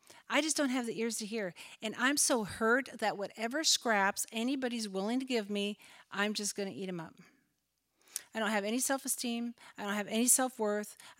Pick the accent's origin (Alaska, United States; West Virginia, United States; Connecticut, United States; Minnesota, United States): Minnesota, United States; now in Iowa, United States; I actually moved down to Iowa. I'm from Minnesota, if I didn't mention that.